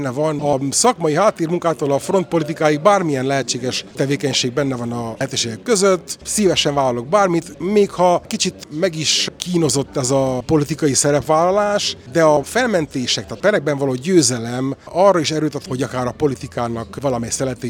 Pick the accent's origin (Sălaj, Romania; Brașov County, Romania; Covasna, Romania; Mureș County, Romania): Covasna, Romania; Sepsiszentgyörgy; moved away; végre saját szülőföldemen tudok velük találkozni, ölelkezni, barátságot visszaépíteni